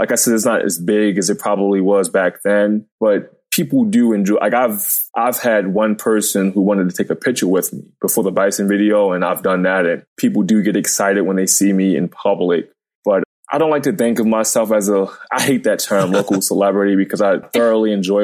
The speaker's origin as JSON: {"language": "English", "town": "Baltimore", "region": "Maryland", "country": "United States", "tie": "born or raised there", "said": "It's growing up in Baltimore. I mean, it's like the real life Wire."}